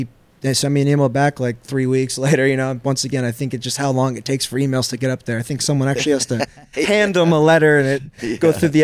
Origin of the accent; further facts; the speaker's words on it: Seattle, Washington, United States; Originally Seattle, Washington.